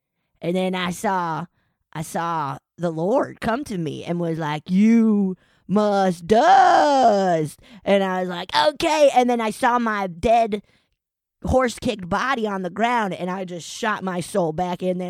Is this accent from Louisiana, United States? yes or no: no; Texas, United States; I am. I'm from Texas, the dustiest place on earth.